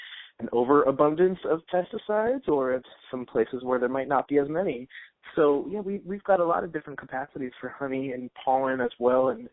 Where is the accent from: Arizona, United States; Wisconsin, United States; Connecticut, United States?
Connecticut, United States; also born or lived in Manhattan, New York; I was born in Manhattan, and I grew up in Connecticut.